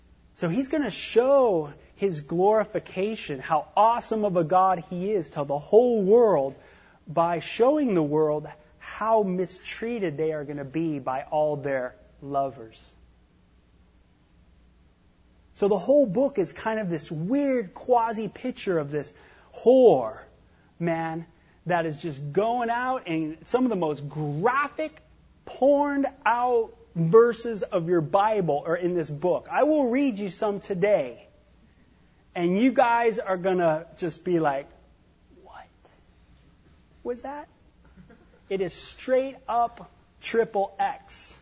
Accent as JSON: {"language": "English", "town": "Hollywood", "region": "California", "country": "United States", "tie": "born or raised there", "said": "and growing up in Hollywood, it was like that."}